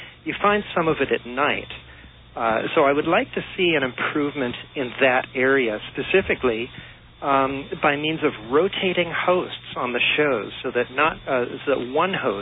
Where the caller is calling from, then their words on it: Columbus, Ohio, United States; I'm calling from Columbus, Ohio, where I listen on the Internet.